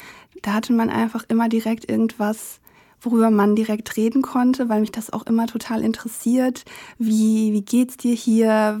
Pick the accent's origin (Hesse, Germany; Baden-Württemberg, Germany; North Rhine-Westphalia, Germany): Hesse, Germany; ich bin in einem Dorf aufgewachsen in Hessen und da gab es so ein paar Türken, Russen, aber da gab es nicht viele Ausländer in meiner Kindheit.